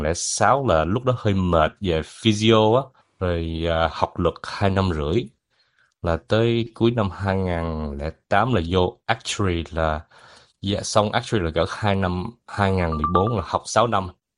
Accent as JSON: {"language": "Vietnamese", "town": "Adelaide", "region": "South Australia", "country": "Australia", "tie": "born or raised there", "said": "Ngày xưa mình lớn lên ở Adelaide đó"}